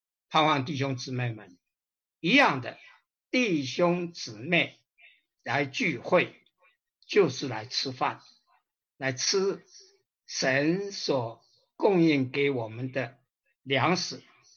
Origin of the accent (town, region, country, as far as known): China